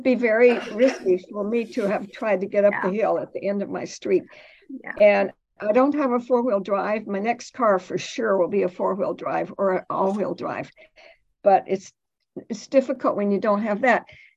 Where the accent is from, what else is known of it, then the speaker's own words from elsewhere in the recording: North Carolina, United States; in my home state of North Carolina, and I'm not very proud of my home state for